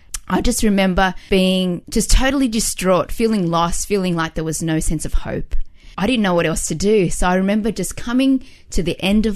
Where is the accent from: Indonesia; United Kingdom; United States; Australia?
Australia; Bonnyrigg, New South Wales; I grew up in Bonnyrigg.